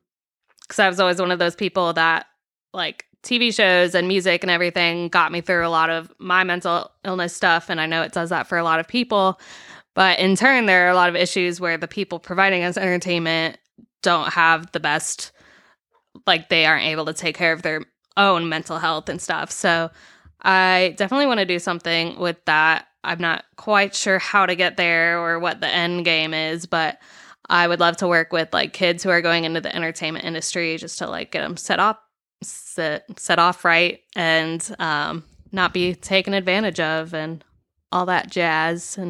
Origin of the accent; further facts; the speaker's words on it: St. Louis, Missouri, United States; So I'm from St. Louis, Missouri. I came to Nashville to go to Belmont because it was the only place that I could find within driving distance of St. Louis